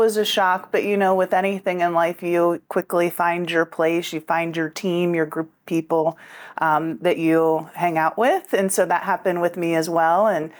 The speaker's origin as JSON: {"language": "English", "region": "Ohio", "country": "United States", "tie": "born or raised there", "moved": "as an adult", "said": "Well, I am from Eastern Ohio, a very small town, coal and steel, you know, industry. I spent, the first 17 years of my life living the dream there with my family"}